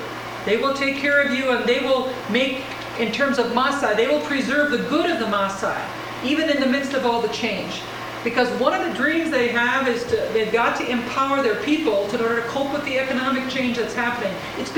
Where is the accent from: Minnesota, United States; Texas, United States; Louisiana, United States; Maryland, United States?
Minnesota, United States; I mean, I grew up in Minnesota Gumball